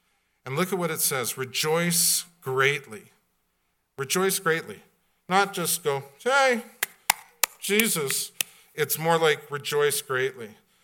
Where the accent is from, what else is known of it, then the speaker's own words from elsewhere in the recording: British Columbia, Canada; I grew up in British Columbia, which means I hated the Oilers.